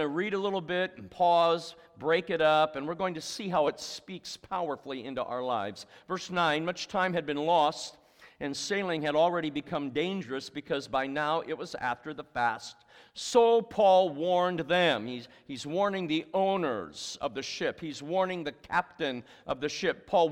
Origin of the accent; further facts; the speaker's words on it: Muskegon, Michigan, United States; Now, I was born and raised in Michigan in a city called Muskegon. And if you're looking at a map of Michigan, that's right on Lake Michigan.